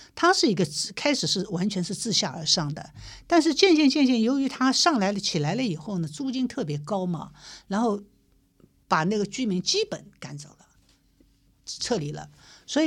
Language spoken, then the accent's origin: Chinese; Shanghai, China; 我们上海人讲